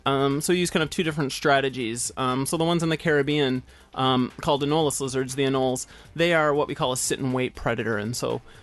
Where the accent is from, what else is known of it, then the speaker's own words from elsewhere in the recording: Canada; I am Canadian, and I did my PhD in Canada